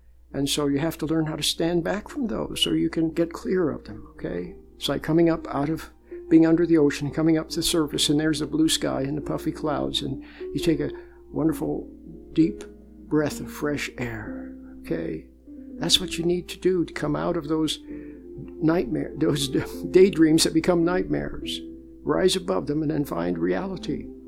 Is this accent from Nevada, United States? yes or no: no; Utah, United States; also born or lived in Wyoming; now in San Francisco, United States; I was born in Wyoming, grew up in Utah, came to San Francisco to go to college and ended up staying for 25 years